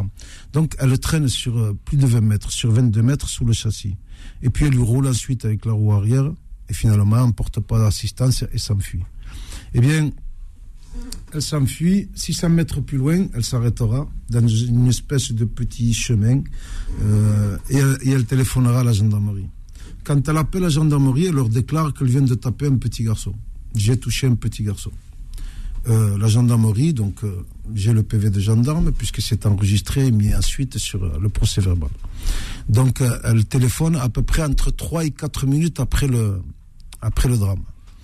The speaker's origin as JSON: {"language": "French", "town": "Perpignan", "region": "Occitanie", "country": "France", "said": "Donc, je viens de Perpignan."}